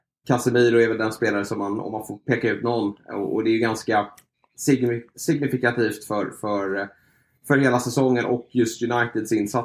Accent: Sweden; Men för mig som svensk så var det såklart hade varit en krydda med honom från start.

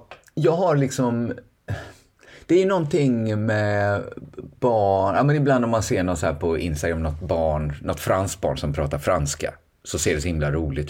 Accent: Västra Götaland County, Sweden; accent: Västgötska; Så jag kommer ju kanske ha det lilla, få den liksom lilla roligheten då att mina barn pratar stockholm. Jag tycker inte de pratar någon dialekt egentligen. Men jag är rätt säker på att de inte kommer prata västgötska.

